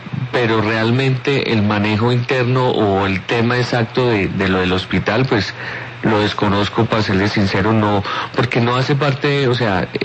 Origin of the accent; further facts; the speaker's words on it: Manizales, Caldas, Colombia; also born or lived in Bogotá / Cali; yo nací en Bogotá y al año mi madre me llevó a Manizales, pues ellos eran de Manizales, de esa región. Y ahí me crié, hice mi primaria, mi bachillerato, hice mi pregrado, o sea, toda la parte de la universidad. Posteriormente estuve en Cali, presté servicio en Cali